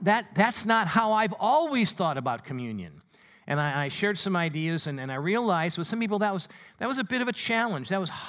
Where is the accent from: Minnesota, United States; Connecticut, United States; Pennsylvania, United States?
Minnesota, United States; Minneapolis; born there; also born or lived in Green Bay, Wisconsin; I was born in Minneapolis and St. Paul, so even though I lived most of my life near Green Bay and am a totally and thoroughly committed Green Bay fan